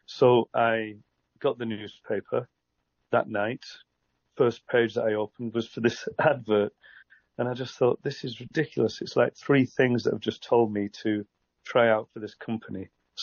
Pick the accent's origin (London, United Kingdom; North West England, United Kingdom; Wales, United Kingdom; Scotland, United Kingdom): North West England, United Kingdom; Fleetwood; also born or lived in Blackpool; I was born in Blackpool and I was raised in Fleetwood, just up the coast.